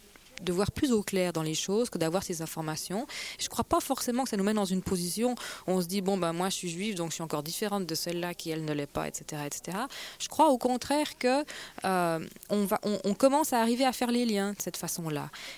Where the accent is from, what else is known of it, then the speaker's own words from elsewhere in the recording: Switzerland; Donc, on pense toujours à ça quand on est suisse.